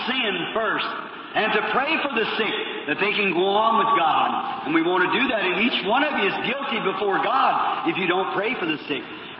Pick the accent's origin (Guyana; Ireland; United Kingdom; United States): Ireland; Nothing against Catholic people. My people are Catholic. I'm an Irishman. My mother and father both are Catholic people, come from Catholic families.